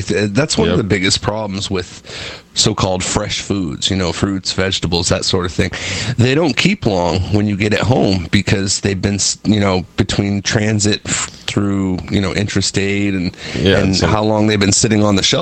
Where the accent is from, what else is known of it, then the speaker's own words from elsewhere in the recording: Augusta, Maine, United States; we had in my hometown in Augusta